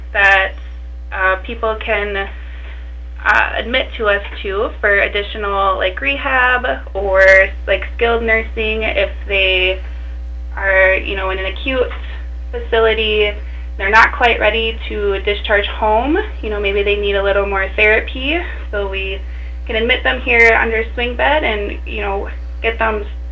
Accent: Le Sueur, Minnesota, United States; now in Appleton, United States; I grew up in Lee Sewer, Minnesota, so I'm not from around here, but I went to SDSU in Brookings for my nursing degree and then ended up moving to Appleton in 2020.

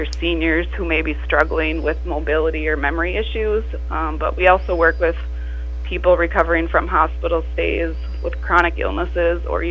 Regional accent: Appleton, Minnesota, United States; I'm from the Appleton area.

